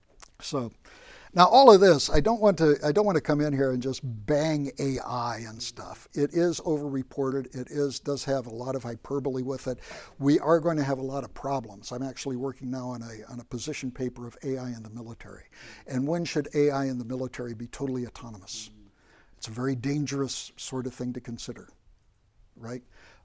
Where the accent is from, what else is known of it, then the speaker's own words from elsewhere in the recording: West Virginia, United States; born there; I was born in West Virginia.